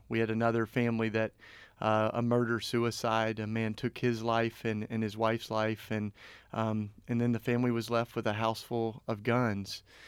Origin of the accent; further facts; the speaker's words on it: Tennessee, United States; I grew up with guns. I grew up in East Tennessee.